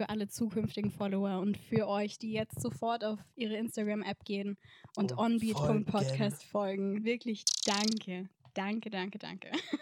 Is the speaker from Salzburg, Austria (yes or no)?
no; Vienna, Austria; Ich bin im 19. Bezirk in Wien groß geworden. Das ist eher so ein reichen Viertel, würde ich jetzt mal sagen.